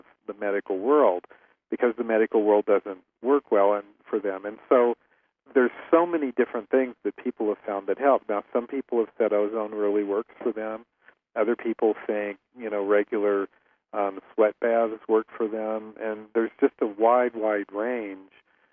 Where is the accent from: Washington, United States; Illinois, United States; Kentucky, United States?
Kentucky, United States; I'm from Kentucky, and we know how to pronounce all words perfectly.